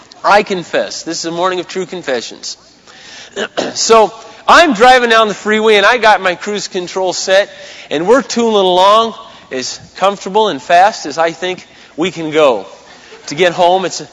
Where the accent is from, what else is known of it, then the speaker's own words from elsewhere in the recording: Minnesota, United States; "Yes, sir, I'm from Minnesota."